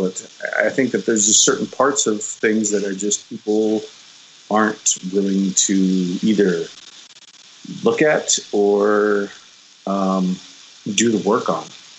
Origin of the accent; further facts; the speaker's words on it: Black Mesa, Arizona, United States; And growing up in Black Mesa and everything, you know, that part of me was instilled.